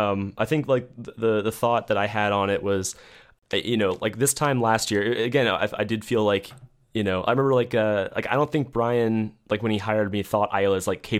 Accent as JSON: {"language": "English", "region": "New Jersey", "country": "United States", "said": "I'm from New Jersey. Okay. I'm from Monmouth County. I live in West Long Branch, which is right on the ocean, basically. I live like 10 minutes from Asbury Park."}